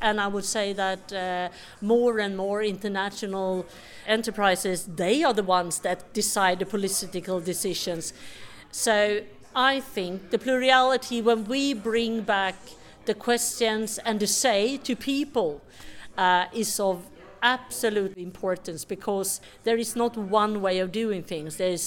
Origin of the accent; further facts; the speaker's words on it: Sweden; and I come from Sweden.